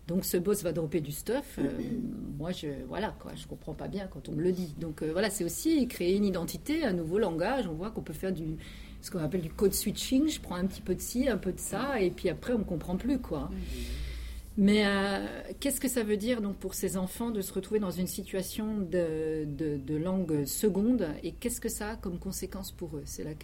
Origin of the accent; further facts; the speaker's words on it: France; je suis une bonne française, j'ai toujours peur de m'exprimer en langue étrangère